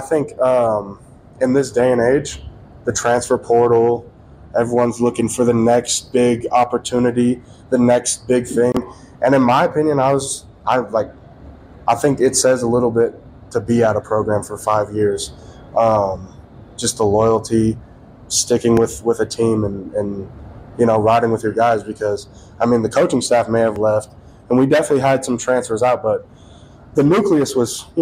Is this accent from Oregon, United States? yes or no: yes; Oregon, United States; He came from Oregon. I'm from Oregon.